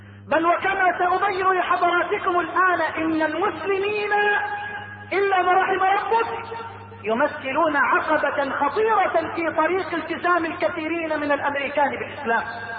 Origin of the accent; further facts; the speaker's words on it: Egypt; كم من أباء عندنا في مصر أيها الشاب الحبيب